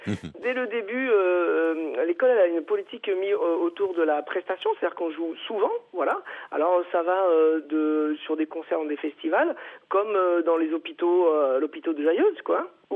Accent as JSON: {"language": "French", "region": "Auvergne-Rhône-Alpes", "country": "France", "said": "Et puis moi, je suis originaire de l'Ardèche du Sud."}